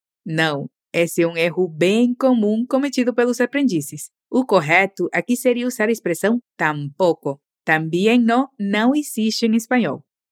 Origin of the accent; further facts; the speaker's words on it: Venezuela; tu profe venezolana de español